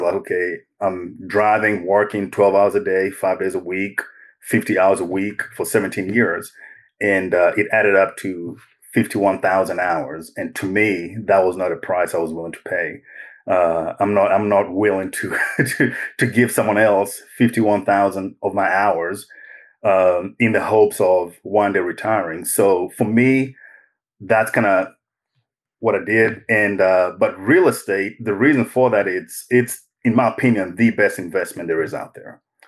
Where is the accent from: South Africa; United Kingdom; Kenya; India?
Kenya; moved away as an adult; now in United States; I was born overseas. I was born and raised in Kenya. And my family moved to the United States when I was 18. This is in 1998. I had just finished high school. We settled in Knoxville, Tennessee.